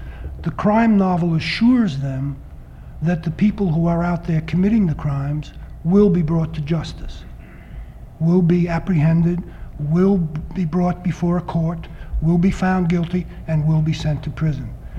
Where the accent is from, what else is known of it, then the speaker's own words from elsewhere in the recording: New York, United States; And I was born and raised in New York.